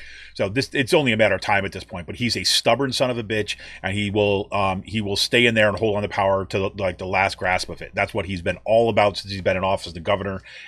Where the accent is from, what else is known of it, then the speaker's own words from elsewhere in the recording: New York, United States; I grew up in New York State, right?